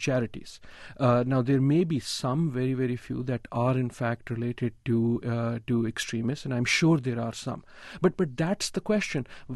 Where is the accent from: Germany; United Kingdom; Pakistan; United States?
Pakistan; So as a Pakistani, I can share the feeling of this guy must have been going through